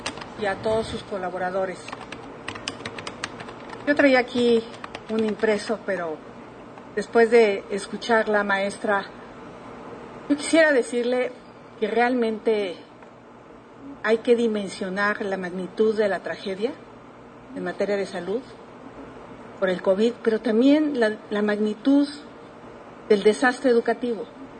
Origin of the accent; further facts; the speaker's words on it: Tepatepec, Hidalgo, Mexico; Soy de Tepatepec, donde está la normal del Meche.